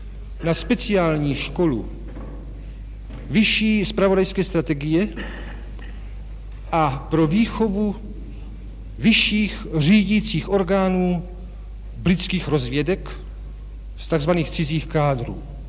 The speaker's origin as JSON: {"language": "Czech", "region": "Prague", "country": "Czechia", "tie": "born there"}